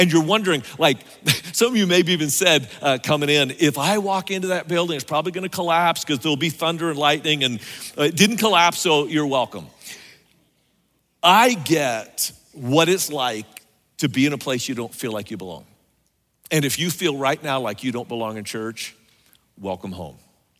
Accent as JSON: {"language": "English", "town": "Sacramento", "region": "California", "country": "United States", "tie": "born or raised there", "also_born_or_lived": "San Antonio, United States", "said": "Now, I grew up in Sacramento. Don't hold that against me. Maybe you realize that Texas and California kind of hate each other."}